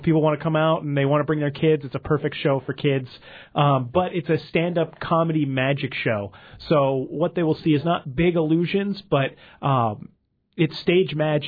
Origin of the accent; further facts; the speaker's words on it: California, United States; also born or lived in Hollywood; now in Boise, United States; I live in Boise, Idaho now, but I grew up in California, and I lived in Hollywood for the last 11 years.